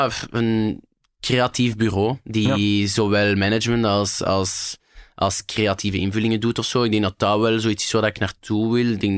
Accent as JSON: {"language": "Dutch", "town": "Overijse", "region": "Flanders", "country": "Belgium", "lives_now": "Hoeilaart, Belgium", "said": "Ik ben heel fier om van Overijssel te zijn. Ik woon nu in Hoelaert, dat is eigenlijk net naast Overijssel."}